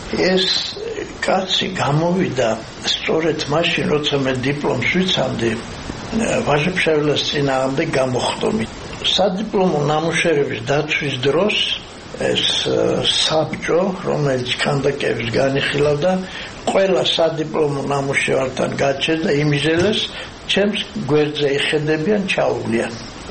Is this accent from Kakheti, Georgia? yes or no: no; Arkhoti, Mtskheta-Mtianeti, Georgia; ხევსურიდან, საიდანაც ჩვენ მართლა ვართ, არხოტიდან ვარ ჩამოსული